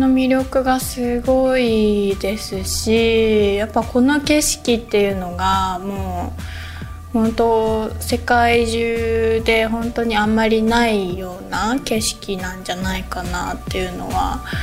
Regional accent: Hakuba, Nagano, Japan; also born or lived in France; 白馬村育ち で、はい、で母がフランスなので、うん、フランスで生まれました。

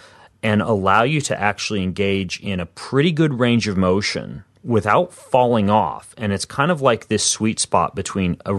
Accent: Minnesota, United States; I'm from Minnesota, and I wear Hokas.

